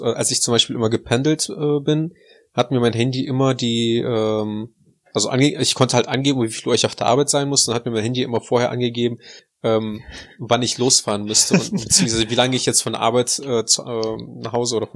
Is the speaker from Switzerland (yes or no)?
no; Russia; Ja, also ich glaube, bei uns in Russland ist das auch nicht typisch.